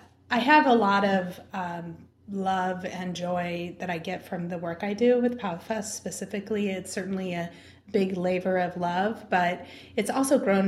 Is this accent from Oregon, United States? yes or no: yes; Oregon, United States; now in Portland, United States; I'm from Oregon, so is my husband. We decided to move back to Portland.